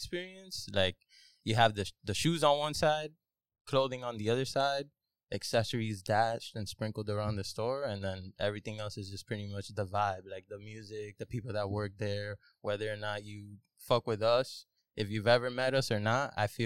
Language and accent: English; Miami, Florida, United States; Yeah, born and raised. I was born in Jackson